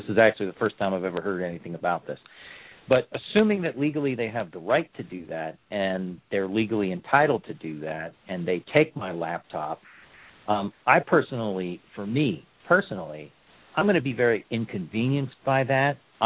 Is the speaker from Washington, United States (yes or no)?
no; California, United States; I'm from California, so we don't know miles in geography very well.